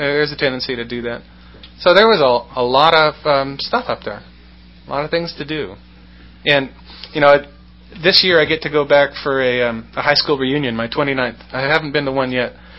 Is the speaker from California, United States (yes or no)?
yes; California, United States; I grew up in Humboldt County, a couple hundred miles north of here.